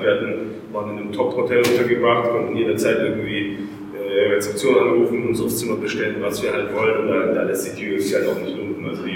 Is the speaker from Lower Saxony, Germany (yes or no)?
no; Balingen, Baden-Württemberg, Germany; wir kommen hier aus Balingen, du aus Albstadt, aber es ist eine sehr ländliche Region